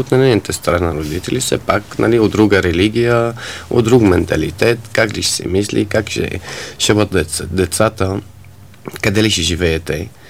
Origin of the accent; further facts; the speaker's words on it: Syria; Bulgarian is a second language; moved away as an adult; now in Bulgaria; понеже съм, нали, от Сирия. Аз и това, както се вика, избягах от Сирия